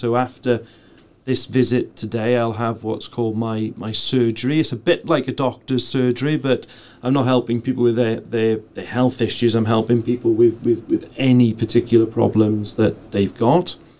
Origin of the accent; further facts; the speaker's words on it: Blaenavon, Wales, United Kingdom; So I grew up here in Blenavon. I grew up on High Street in Blenavon, where my dad still lives.